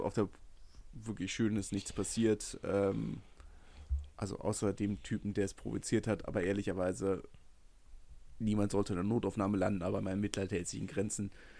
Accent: Berlin, Germany; das sagt man ja nicht oft als Berliner

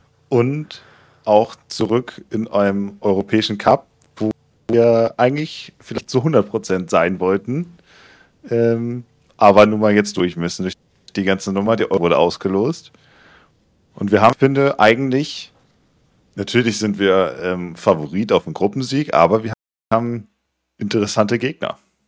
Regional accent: Bremen, Germany; als Bremer weiß ich noch

